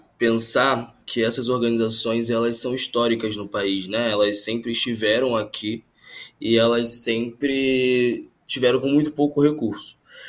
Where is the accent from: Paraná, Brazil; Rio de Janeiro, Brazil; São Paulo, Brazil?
Rio de Janeiro, Brazil; Eu sou nascido e criado em Campo Grande, Zona Oeste do Rio de Janeiro